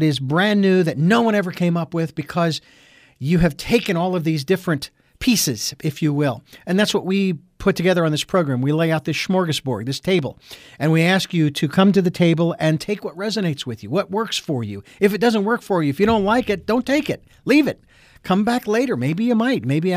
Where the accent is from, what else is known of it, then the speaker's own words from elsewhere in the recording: Arizona, United States; And of course, I grew up in Arizona, where in Phoenix and Tempe, they have Grady Gamage Auditorium